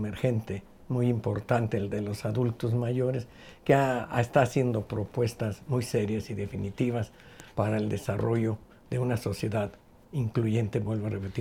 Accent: Jalisco, Mexico; soy un orgulloso jalisciense con 78 años de edad

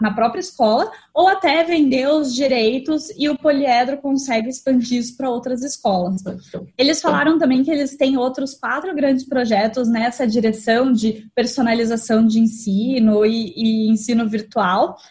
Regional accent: Curitiba, Paraná, Brazil; que eu conheço mais que eu sou de Curitiba

